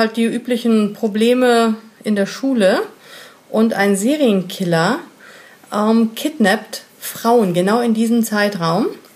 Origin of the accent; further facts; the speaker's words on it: Hamburg, Germany; Wir sind Hamburger.